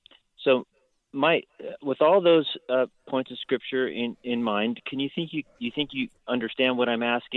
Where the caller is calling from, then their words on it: Santa Cruz, California, United States; I'm calling actually from Santa Cruz area.